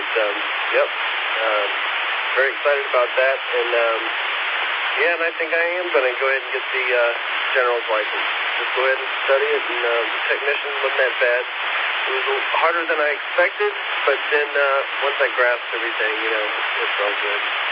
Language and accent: English; Ohio, United States; now in Asheville, United States; I used Echolink to check into a net in my hometown in southern Ohio, and then and also I live in Asheville